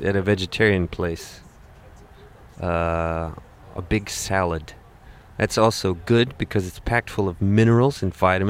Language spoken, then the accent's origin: English; Virginia, United States; I come from Virginia, from the United States.